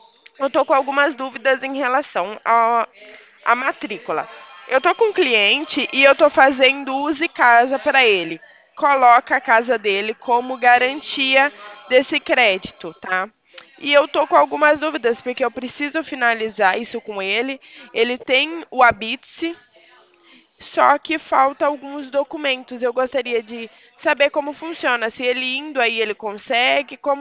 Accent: Limeira, São Paulo, Brazil; eu sou de Limeira

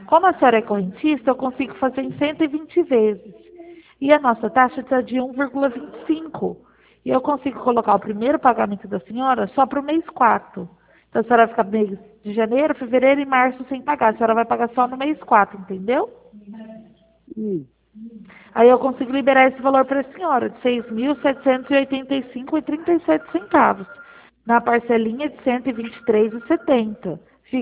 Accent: Araçatuba, São Paulo, Brazil; eu sou daqui de Araçatuba

